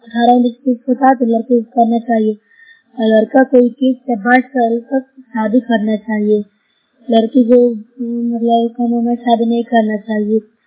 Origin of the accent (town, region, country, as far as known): Bihar, India